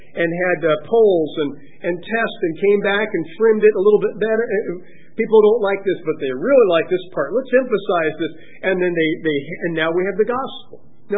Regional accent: Gary, Indiana, United States; born there; I was born in Gary, Indiana.

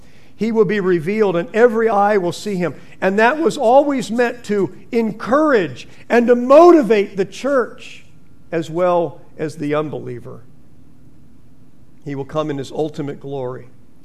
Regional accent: California, United States; those silhouetted pictures, something I grew up without in California.

